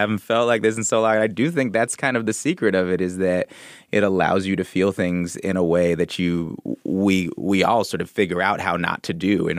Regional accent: Oakland, California, United States; I used to go see plays all the time as a kid. I'm from the Bay Area.

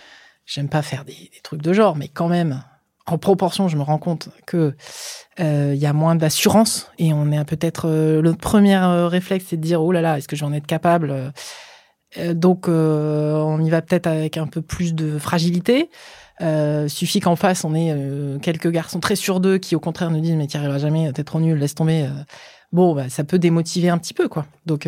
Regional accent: Cormeilles-en-Parisis, Île-de-France, France; born there; Mon corps à moi, mon enveloppe corporelle est né dans le Val d'Oise, dans une charmante bourgade qui s'appelle Cormeilles-en-Parisis, donc dans le 9-5. Voilà, banlieue parisienne. Mes parents, toute ma famille vient du nord de la France.

